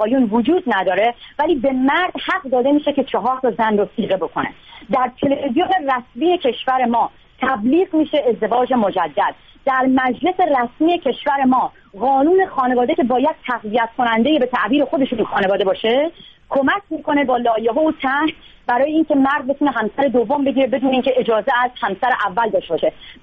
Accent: Iran; من به عنوان یک دختری که توی شهرستان بزرگ شدم

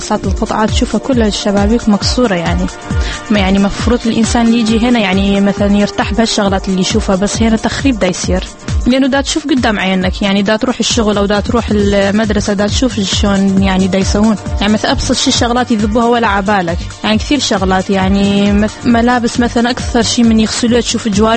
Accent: Iraq; now in Jordan; أنا عراقية بس أحكي أردني شوية لأنه عايشة 13 سنة بالأردن.

